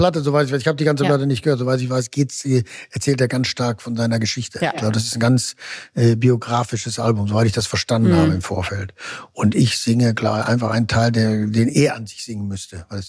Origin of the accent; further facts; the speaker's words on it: North Rhine-Westphalia, Germany; ich komme aus dem Ruhrgebiet